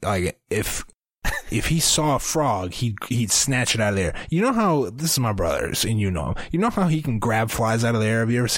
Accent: Iowa, United States; AB, we're from Iowa.

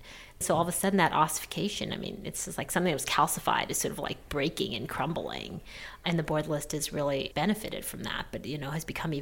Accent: Canada; moved away as an adult; now in United States; I grew up in Canada. I moved down to New York after college

